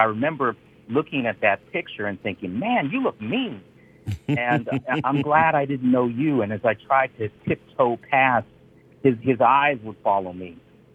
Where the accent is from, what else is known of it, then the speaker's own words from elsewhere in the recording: Washington, District of Columbia, United States; born there; I was born in Washington, D.C., and my parents went to Howard.